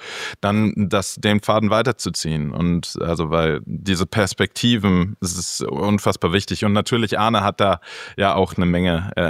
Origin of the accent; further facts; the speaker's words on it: Berlin, Germany; moved away as an adult; also born or lived in Neumünster; ich bin aufgewachsen am Stadtrand Berlin und bin dann hoch nach Hamburg, in der Nähe von Hamburg nach Neumünster, in ein FSJ, in ein freiwilliges soziales Jahr gegangen, dann nach der Schule.